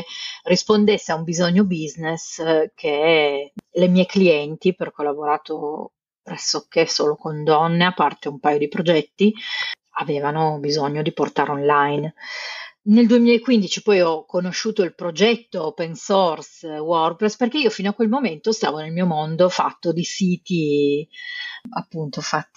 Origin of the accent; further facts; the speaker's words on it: Turin, Piedmont, Italy; come potete sentire dall'accento sono di Torino, appena dico la prima O si capisce subito.